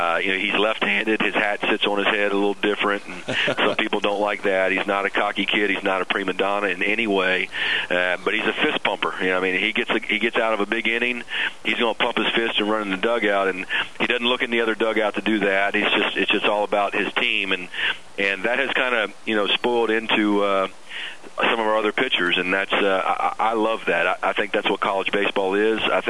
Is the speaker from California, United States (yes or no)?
no; Maryland, United States; I'm not from Texas. I mean, I'm from Western Maryland originally, so it's special to me.